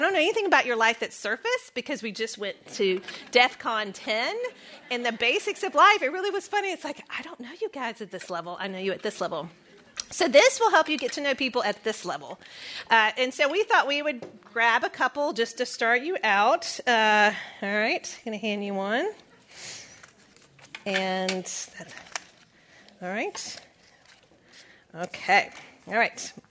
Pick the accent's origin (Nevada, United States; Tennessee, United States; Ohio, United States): Tennessee, United States; Brentwood; also born or lived in Dixon; So I was born in Brentwood, Nashville, Tennessee. I'm a Tennessean. So I lived in Dixon, Tennessee for a little bit on a farm, which is back then, it was the middle of nowhere. Then moved to Brentwood, Tennessee.